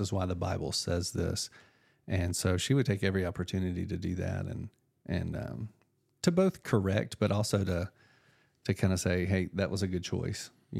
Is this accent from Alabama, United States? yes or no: yes; Mobile, Alabama, United States; I am from Mobile, Alabama, born and raised. My parents have been married 60 years this year.